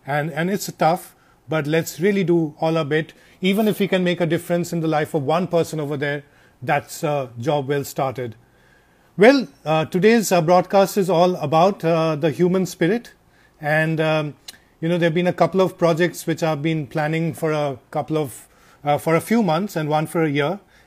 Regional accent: West Bengal, India; There's been a terrible cyclone in my home state, West Bengal, and our neighboring state, Orisha

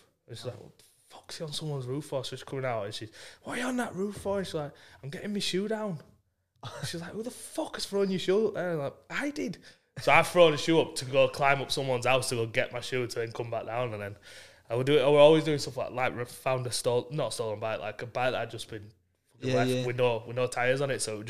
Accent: Yorkshire and the Humber, United Kingdom; We're from Yorkshire as well, so.

